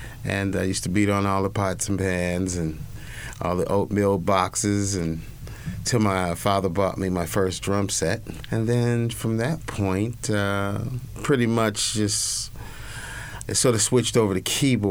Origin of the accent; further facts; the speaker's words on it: Cincinnati, Ohio, United States; Yeah. Okay. Cincinnati, Ohio, Funk Town.